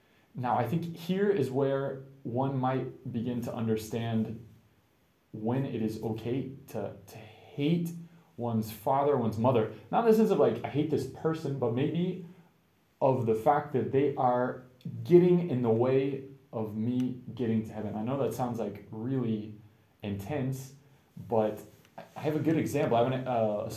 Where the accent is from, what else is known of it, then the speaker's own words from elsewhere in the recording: Florida, United States; You know, I'm from Florida. In Florida, every snake, I feel like, is poisonous and they're very dangerous.